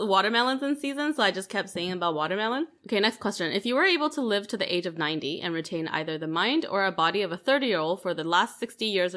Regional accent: Vancouver, British Columbia, Canada; also born or lived in China; Okay, I was born in China. And I spent 9 years there, and then I spent the rest of my childhood in Vancouver.

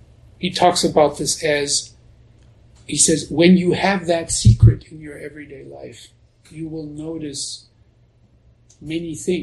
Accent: Colorado, United States; You live in Texas. I come from Colorado. It's like air is dry and it's not so hot.

